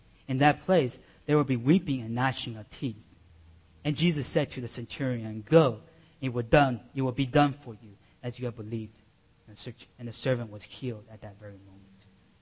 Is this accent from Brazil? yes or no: no; Taiwan; when I was young, and I grew up in Taiwan